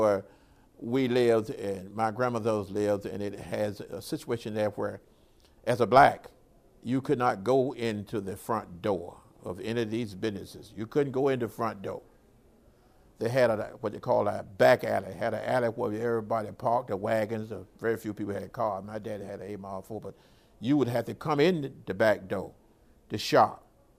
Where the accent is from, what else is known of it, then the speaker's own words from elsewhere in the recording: Fort Myers, Florida, United States; now in Miami, United States; 1943. We came from Fort Myers, Florida. I went to school for a while at Dunbar High School in Fort Myers.